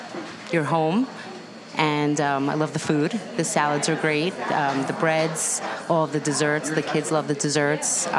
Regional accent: Rye Brook, New York, United States; I'm from Rybrook, New York.

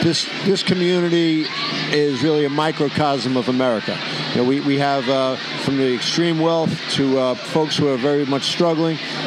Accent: New York City, New York, United States; now in Mamaroneck, United States; I'm originally from New York City, which is where, you know, a lot of the Irish story began.

